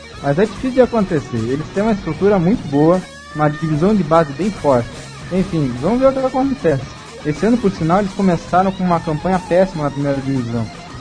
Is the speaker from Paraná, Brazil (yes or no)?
yes; Curitiba, Paraná, Brazil; eu sou de Curitiba e não torço pro Fluminense